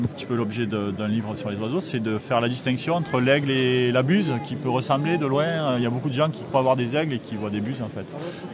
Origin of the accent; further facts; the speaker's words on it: Occitanie, France; nous, on est originaire du coin, hein, de la Bigorre.